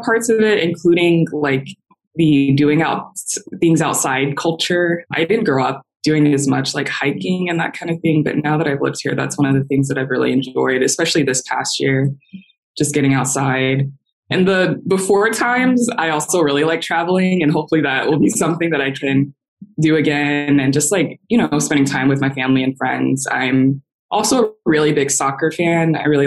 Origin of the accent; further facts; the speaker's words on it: Stone Mountain, Georgia, United States; Okay, so I grew up in Atlanta, Georgia. I specifically in Stone Mountain, which is kind of on the east side. And I was born and raised there.